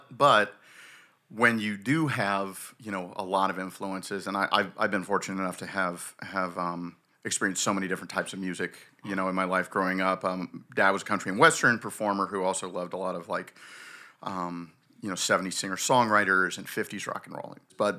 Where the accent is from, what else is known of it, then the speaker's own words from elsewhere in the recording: Debenham, East of England, United Kingdom; born there; We lived off base in a village in Suffolk County called Debenham, and I was born like on British soil and everything.